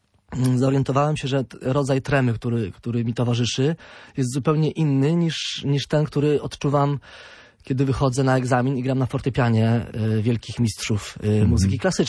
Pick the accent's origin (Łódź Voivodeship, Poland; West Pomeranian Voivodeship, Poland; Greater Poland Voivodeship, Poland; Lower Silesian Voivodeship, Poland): West Pomeranian Voivodeship, Poland; Kołobrzeg; also born or lived in Włocławek; Moje rodzinne miasto, tak.